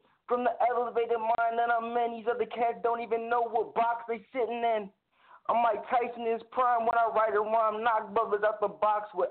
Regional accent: Detroit, Michigan, United States; I'm an MC from the Detroit, Michigan area.

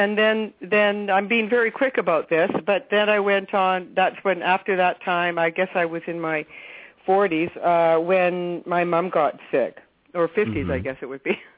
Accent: Vancouver, British Columbia, Canada; now in -; I am Canadian. I'm in Vancouver right now, and I was born here. And I was born in the early 50s

